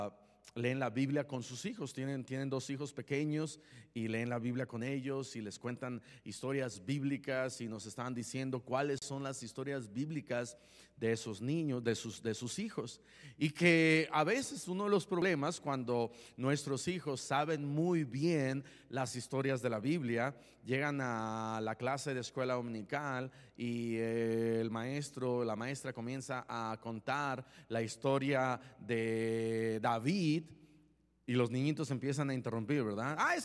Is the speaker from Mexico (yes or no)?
yes; Mexico; No, yo soy de México, ¿verdad?